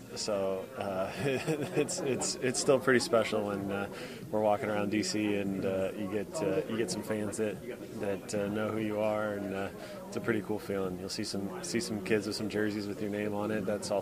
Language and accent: English; San Diego, California, United States; Well, I grew up in San Diego, so a lot of Padre greats.